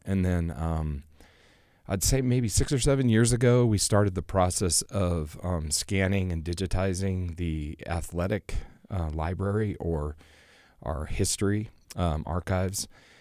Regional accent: Orem, Utah, United States; we grew up in Orem. We grew up in the same neighborhood.

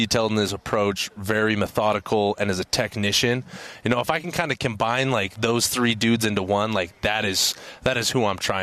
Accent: Utah, United States; I was born in Utah, raised in Utah.

